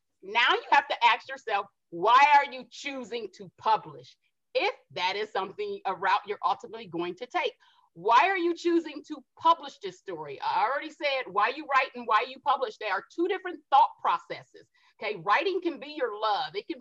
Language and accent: English; Columbus, Ohio, United States; I grew up in the Midwest, Ohio. Go Bucks!